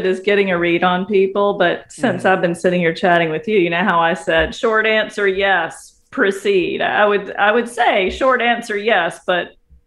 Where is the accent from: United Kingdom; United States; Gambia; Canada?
United States; South Carolina; So I live in Virginia. I'm from South Carolina.